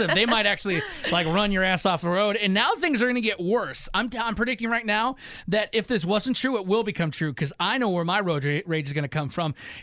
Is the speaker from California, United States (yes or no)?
no; Michigan, United States; I'm from Michigan. You try driving in Detroit.